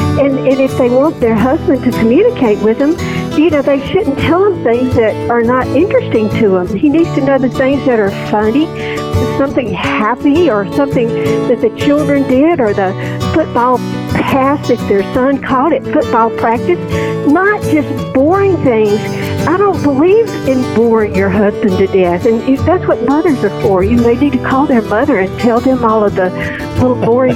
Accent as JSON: {"language": "English", "town": "Montgomery", "region": "Alabama", "country": "United States", "said": "I'm from Montgomery, Alabama."}